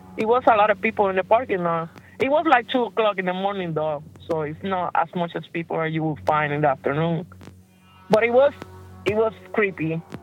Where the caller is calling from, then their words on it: Cincinnati, Ohio, United States; I'm calling from Cincinnati, Ohio.